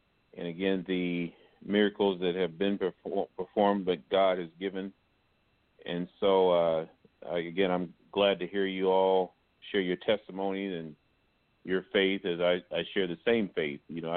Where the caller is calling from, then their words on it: Indianapolis, Indiana, United States; I'm calling from Indianapolis